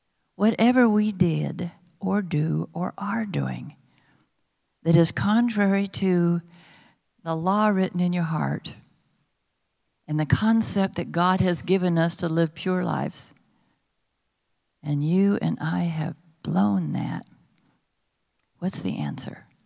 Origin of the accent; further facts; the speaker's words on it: California, United States; now in Texas, United States; I don't think the laws allow for quite enough speed here in Texas. I'm a Californian, and everybody seems to feel very comfortable about going fast.